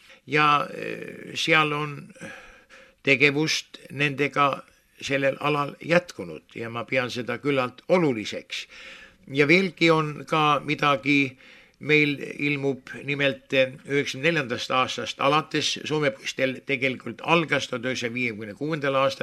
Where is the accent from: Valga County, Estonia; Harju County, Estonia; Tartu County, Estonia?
Harju County, Estonia; Tallinn; mu isa oli ka vaimulik, ta oli Tallinnas linna misjonääriks, olen kasvanud sellises kodus